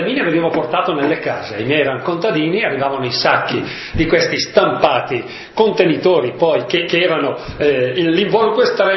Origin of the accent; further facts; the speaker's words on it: Castenedolo, Lombardy, Italy; born there; Il mio paese in cui sono nato è di circa 10.000 abitanti, si chiama Castenedolo, 2 delle 3 ditte, provincia di Brescia